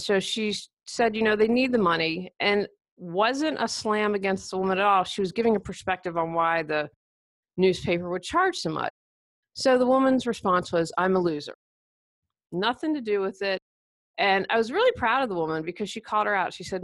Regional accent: West Virginia, United States; I'm from West Virginia, so Mountaineers were on.

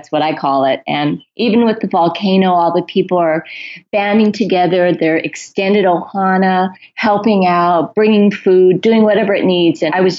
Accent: Hawaii, United States; Well, I'm from Hawaii. I grew up here, went away for school and came back. I live on the island of Oahu.

